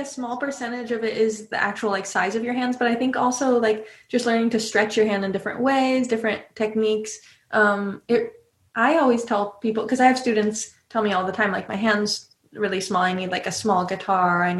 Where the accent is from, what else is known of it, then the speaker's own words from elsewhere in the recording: California, United States; So I grew up in California. My dad is from Illinois, and his dad played the banjo, my grandpa.